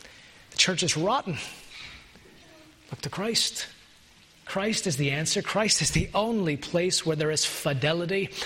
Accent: Canada; I'm a Canadian, and I get sickened by Canadian politics or American politics

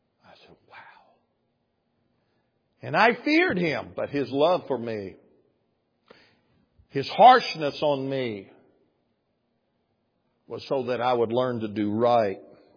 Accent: Brinkley, Arkansas, United States; my dad and grandfather drove me to the bus station, which was 20 miles from my hometown in Brinkley, Arkansas.

